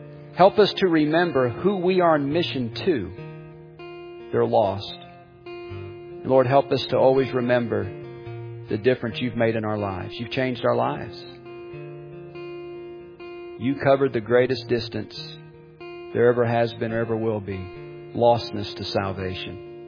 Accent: the Ozarks, United States; I'm from the Ozarks.

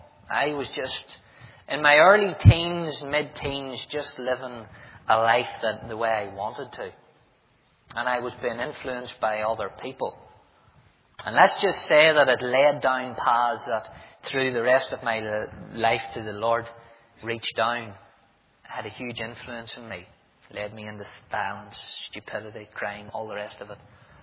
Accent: Market Hill, Northern Ireland, United Kingdom; As I said, I grew up in Market Hill, South Armagh. It's quite a loyal little area. In fact, it's very loyal.

